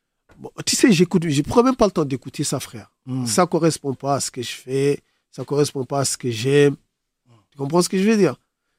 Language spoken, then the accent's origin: French; Dakar, Senegal; c'est le petit frère de mon bled. D'accord ? Ça veut dire c'est un Dakar Blood. D'accord ? C'est notre sang.